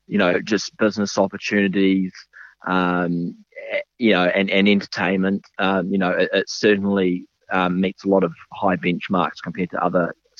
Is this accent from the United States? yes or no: no; New Zealand; I'm originally from New Zealand, been working in property investment as a family trust for a number of years, almost as young as I can remember.